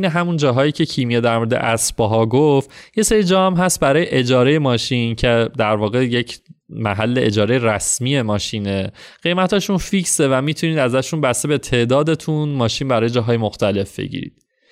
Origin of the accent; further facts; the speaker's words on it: Iran; اومد پرسید که اهل کجایی و تا گفتم ایران